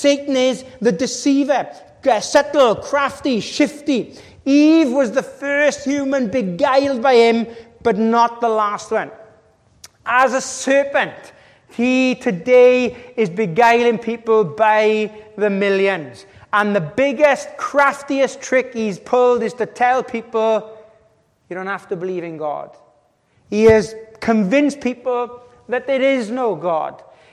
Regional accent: Wales, United Kingdom; I'm from Wales

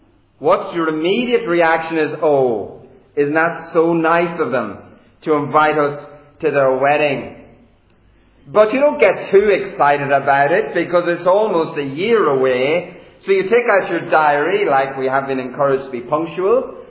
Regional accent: Ireland; accent: Irish; now in Birmingham, United Kingdom; I come from Chelmsley Wood Reformed Baptist Church in Birmingham, but I have an Irish accent, so I didn't start life there. I started life in the Emerald Isle, and by God's grace, I was brought to faith in this country a few years ago now

